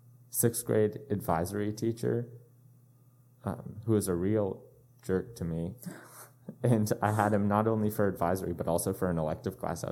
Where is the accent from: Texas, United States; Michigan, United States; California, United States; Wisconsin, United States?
Texas, United States; Austin; born there; So I was born in Austin, Texas with my family.